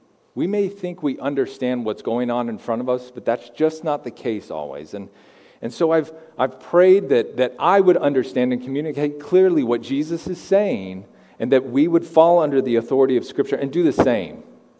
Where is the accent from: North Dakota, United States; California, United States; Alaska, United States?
California, United States; moved away; A few years ago, about 7 years ago, my family and I, we relocated here from California.